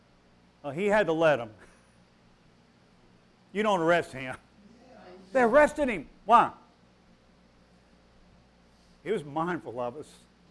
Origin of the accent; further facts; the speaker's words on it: Tennessee, United States; I mean, I'm from Tennessee. I didn't know.